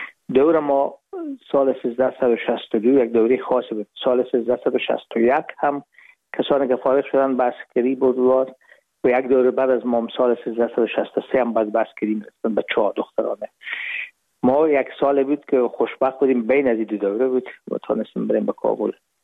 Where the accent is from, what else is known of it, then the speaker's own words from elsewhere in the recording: Herat, Afghanistan; moved away as an adult; now in Hamburg, Germany; رفتیم از کابل به هرات و پیش از که فاکولته رو پایان برسانیم یا دیپلم بگیریم از هرات از طریق زمینی داخل مرز ایران شدیم، از مرز ایران گذشتیم و داخل پاکستان و از پاکستان و قاچقی آمدیم با آلمان. یعنی میشد سال 1369 که ما به هامبورگ رسیدیم